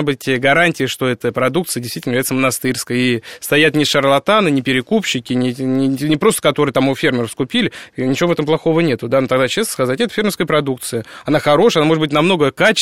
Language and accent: Russian; Krasnogorsk, Moscow Oblast, Russia; born there; Я родился в Красногорске, не в Москве.